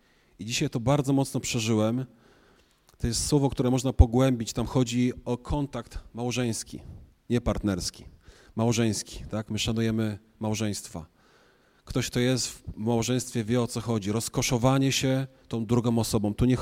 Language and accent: Polish; Piekary Śląskie, Silesian Voivodeship, Poland; To przywilej oczywiście być szczególnie na Śląsku, skąd pochodzę, bo jestem też trochę Hanys.